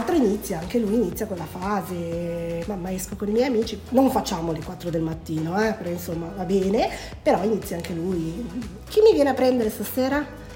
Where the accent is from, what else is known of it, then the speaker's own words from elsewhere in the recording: Rho, Lombardy, Italy; ho voluto avvicinarmi un po' di più a casa, perché io sono di Rho